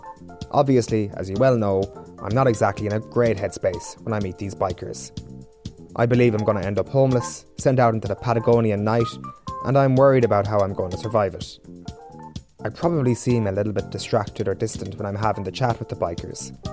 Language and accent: English; Ireland; I'm Irish